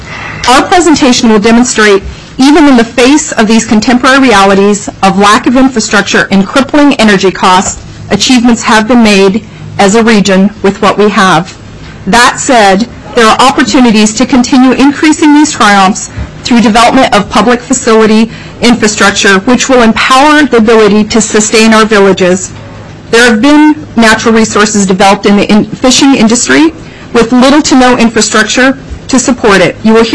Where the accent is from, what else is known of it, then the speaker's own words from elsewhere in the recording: Bethel, Alaska, United States; also born or lived in Aleknagik; I am Yupik Eskimo, originally from Aleknik, and I grew up in Bethel.